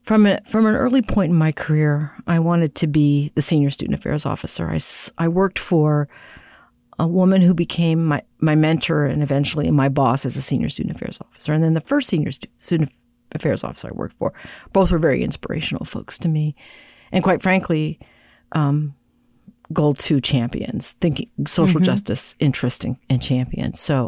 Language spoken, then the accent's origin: English; Pennsylvania, United States; also born or lived in Indiana / New Jersey / Buffalo; So I was born in Indiana. Ah. We moved when I was two to New Jersey. We lived two different places in New Jersey and then wound up in Buffalo when I was five. And then when I was eight, we moved to Western Pennsylvania near Pittsburgh